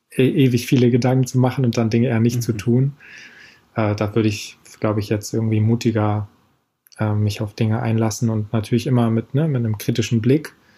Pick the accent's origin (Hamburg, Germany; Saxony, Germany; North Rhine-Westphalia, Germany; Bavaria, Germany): Hamburg, Germany; Genau, als Hamburger würde ich noch sagen, immer eine Handbreit Wasser unterm Kiel.